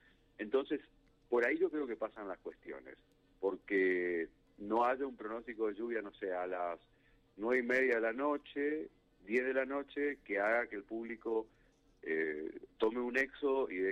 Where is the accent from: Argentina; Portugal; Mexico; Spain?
Argentina; Corrientes; Nosotros que somos de aquí, de Corrientes, y que conocemos esta región